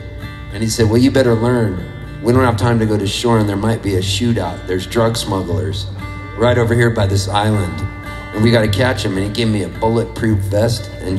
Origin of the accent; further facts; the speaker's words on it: Canada; I'm Catholic. I'm Canadian, huh?